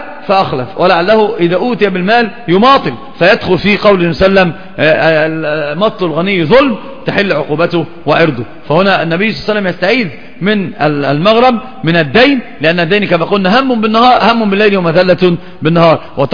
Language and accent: Arabic; Egypt